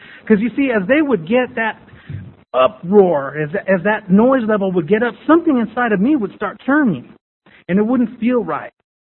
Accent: Las Cruces, New Mexico, United States; born or raised there

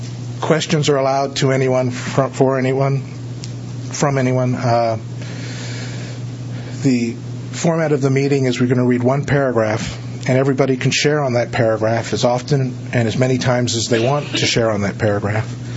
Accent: Santa Monica, California, United States; So first, I'd like to start off by saying that I'm from Santa Monica

